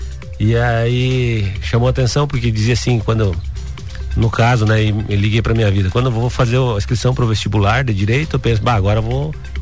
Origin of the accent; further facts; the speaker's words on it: Xaxim, Santa Catarina, Brazil; Sou nascido, criado aqui em Xaxim, né? Daí fiquei 18 anos aqui e daí optei por voltar.